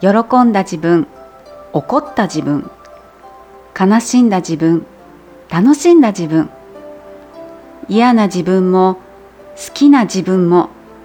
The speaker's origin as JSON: {"language": "Japanese", "region": "Osaka", "country": "Japan", "tie": "born or raised there", "also_born_or_lived": "Kobe", "lives_now": "Nishinomiya, Japan", "said": "関西です。私大阪、神戸で生まれたんですけど、すぐ大阪に越してきたので、大阪で生まれて、そして今は兵庫県の西宮の方に、住んでます。"}